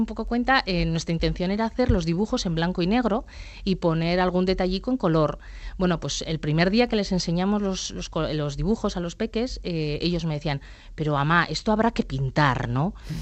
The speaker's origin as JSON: {"language": "Spanish", "town": "Irun", "region": "Basque Country", "country": "Spain", "lives_now": "Pamplona, Spain", "said": "nosotras vivimos en Pamplona, somos de Irún, sabemos, conocemos un poco la sociología de por aquí y de cómo es la sociedad y de cómo es nuestros vecinos y nosotras somos euskaldunas"}